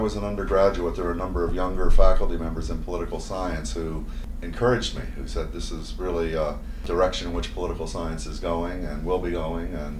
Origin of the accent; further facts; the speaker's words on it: Washington, District of Columbia, United States; I grew up in Washington, D.C. Walter Cronkite and Roger Mudd were my local TV announcers.